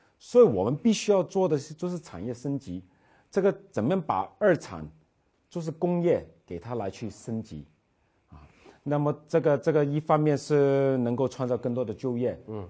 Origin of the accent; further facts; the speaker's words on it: Hong Kong; 我是香港土生土长，在外国读书有十年，然后两代人在内地发展，